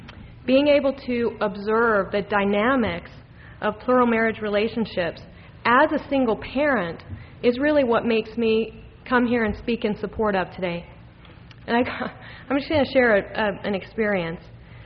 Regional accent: Utah, United States; However, I was born and raised right here in Utah, as was a number of my ancestors who were polygamists.

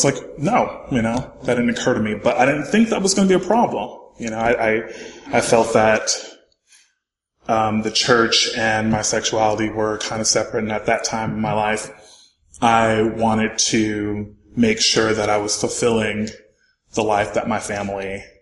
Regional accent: North Carolina, United States; Yes, I'm from North Carolina. I'm going to go to BYU.

